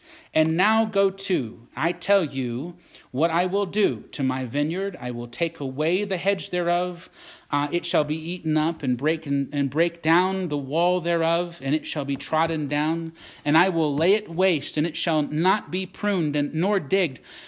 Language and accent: English; Virginia, United States; but I grew up in Virginia, and I tell you, gardens are a big deal in Virginia.